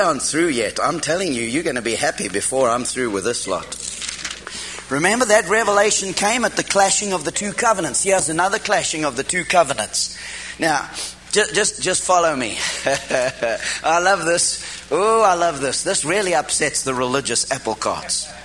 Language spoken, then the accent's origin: English; Cape Town, Western Cape, South Africa; I am just a little guy who was born and raised in South Africa. I was born in Cape Town, raised.